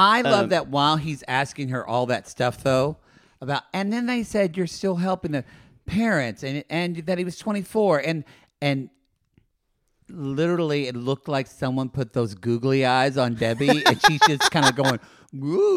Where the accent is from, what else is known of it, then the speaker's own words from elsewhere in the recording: Oklahoma, United States; hey, I'm from Oklahoma.